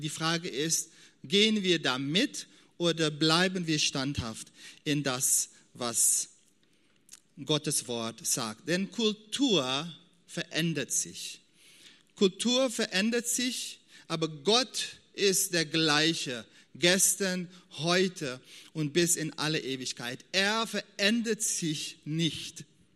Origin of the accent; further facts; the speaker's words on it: Suriname; German is a second language; now in Germany; wir sind in Suriname aufgewachsen und wir haben bestimmte Werte haben wir mitbekommen